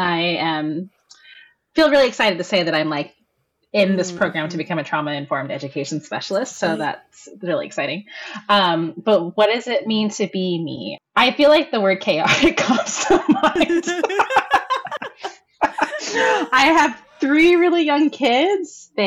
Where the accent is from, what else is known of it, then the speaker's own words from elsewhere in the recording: Philippines; And we're Filipino. If you're Filipino and you understand our obsession with basketball, then you would totally get it.